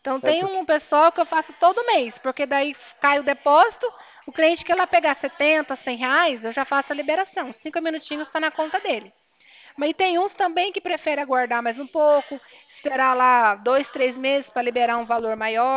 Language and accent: Portuguese; Cornélio Procópio, Paraná, Brazil; Isso, eu sou de Cornélio Procópio.